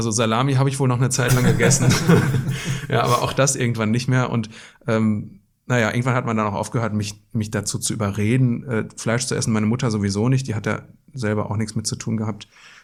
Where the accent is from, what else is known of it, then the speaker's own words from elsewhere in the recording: Wetter an der Ruhr, North Rhine-Westphalia, Germany; Also geboren bin ich in Wetter an der Ruhr, im Ruhrgebiet, direkt am Waldrand. Da habe ich auch wirklich meine Kindheit im Wald verbracht